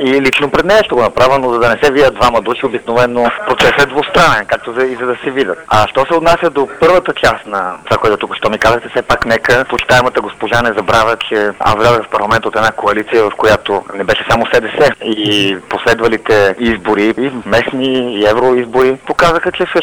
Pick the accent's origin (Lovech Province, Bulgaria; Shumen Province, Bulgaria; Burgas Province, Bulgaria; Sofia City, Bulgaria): Burgas Province, Bulgaria; Burgas; Аз съм от Бургас